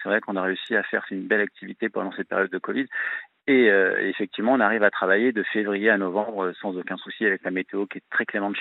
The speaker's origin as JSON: {"language": "French", "town": "Paris", "region": "Île-de-France", "country": "France", "moved": "yes", "said": "Donc moi, à l'origine, je suis parisien"}